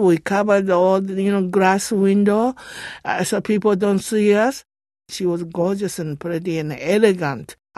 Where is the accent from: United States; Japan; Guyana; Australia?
Japan; born there; English is a second language; I was born in Japan in mountainside, DLC of Japan.